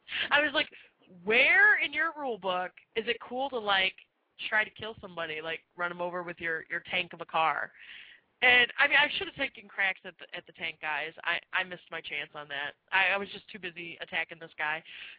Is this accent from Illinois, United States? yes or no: yes; Chicago, Illinois, United States; We're from Chicago.